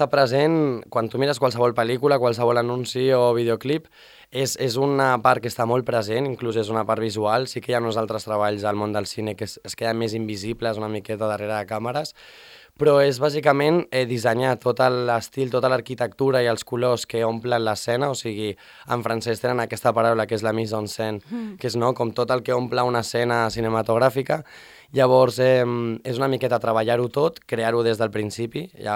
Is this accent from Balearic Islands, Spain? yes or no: yes; Ibiza, Balearic Islands, Spain; born there; jo només néixer, ja vaig néixer a Eivissa i ja vaig venir aquí els tres primers anys de la meva vida